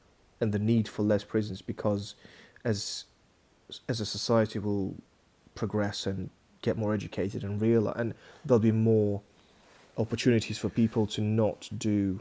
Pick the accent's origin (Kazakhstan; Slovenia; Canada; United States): Kazakhstan; I come from Kazakhstan, which is morally and principally very different because we went through communism, etc., etc., and now we've got democracy.